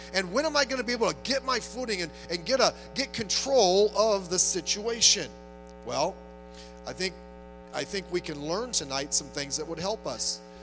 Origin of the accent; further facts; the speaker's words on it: Long Beach, California, United States; Remember when I was growing up in North Long Beach here, I went to Lindbergh Junior High School.